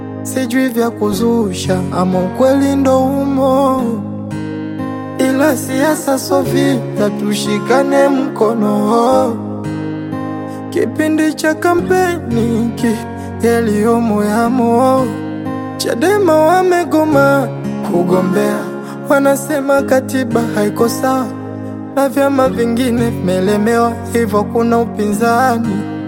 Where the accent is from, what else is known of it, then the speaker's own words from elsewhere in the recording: Tanzania; born there; kwetu Tanzania, Tanzania. Nimezaliwa hapa mimi Tanzania.